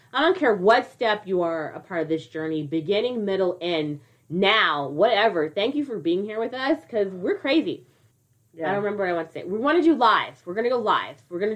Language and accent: English; California, United States; If you guys did not know this already, if you can't hear it in our voices, we're from California. We're from the high desert of California.